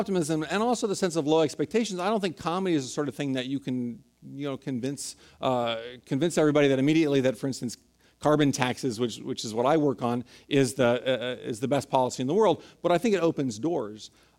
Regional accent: San Francisco, California, United States; It's actually great to be back here in San Francisco. I grew up in San Francisco, was born and raised here. My family still lives here. And I went to Lowell High School.

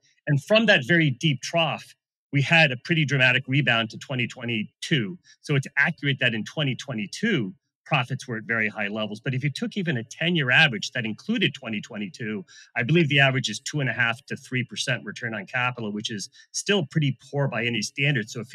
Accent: United States; and I apologize, I'm an American

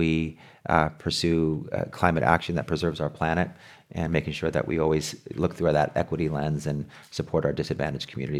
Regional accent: La Paz, California, United States; my parent, I grew up in La Paz in the headquarters of United Farm Workers of America.

